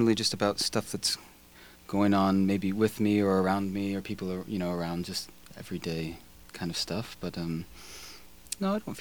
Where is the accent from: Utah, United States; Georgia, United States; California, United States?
California, United States; well, I'm from California, but I didn't really get hit with that big of like